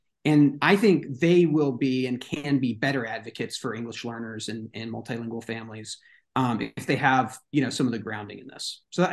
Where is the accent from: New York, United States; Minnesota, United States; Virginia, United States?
Virginia, United States; And I grew up down in Virginia where, you know, the history of this period is not, it's not pleasant if you're from Virginia.